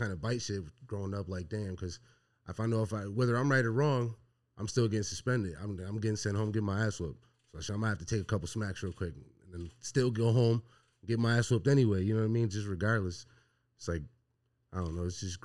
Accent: Buffalo, New York, United States; From Buffalo, New York. Grew up, born and raised in the West Side.

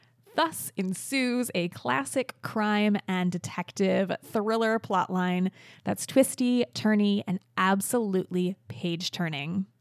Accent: Indiana, United States; I grew up on Anishinaabe land in northern Indiana, the traditional home of the Potawatomi and Ojibwe people.

